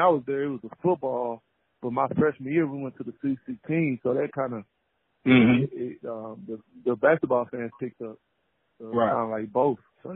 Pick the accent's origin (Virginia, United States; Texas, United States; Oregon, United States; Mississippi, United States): Texas, United States; Houston; it was a culture shock for me because I was coming from Houston, big city.